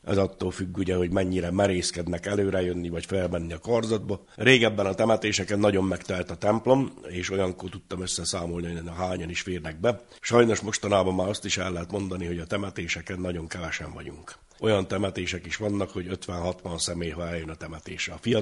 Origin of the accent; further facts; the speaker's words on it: Covasna, Romania; Származásilag háromszéki vagyok